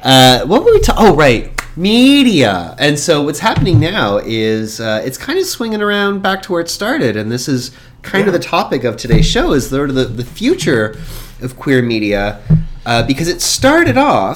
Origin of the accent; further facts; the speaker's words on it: Hamilton, Ontario, Canada; I grew up in Hamilton, and if you don't know Southern Ontario well, and I'm pretty sure most of our listeners don't, Hamilton is sort of like the Queens of Toronto.